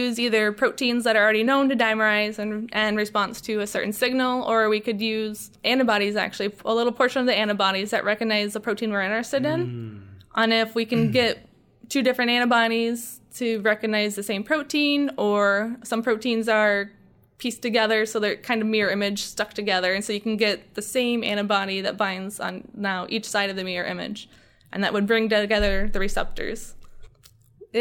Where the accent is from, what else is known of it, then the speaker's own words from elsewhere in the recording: Waterloo, Iowa, United States; I grew up in a very rural area in Iowa, surrounded by cornfields, near Waterloo, Iowa.